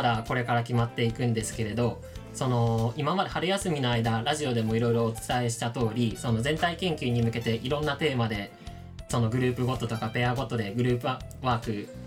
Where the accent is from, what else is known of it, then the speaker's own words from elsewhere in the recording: Gifu, Japan; 岐阜県、自分岐阜市出身で18年間ずっと岐阜市にいたんですけど、はい、まあ、やっぱ圭介と一緒で案外住みやすい町ってのと、結構岐阜って言ったらみんなスキーしに行く場所みたいなイメージ持たれてるけど、全然自分の地元スキーする場所とかないから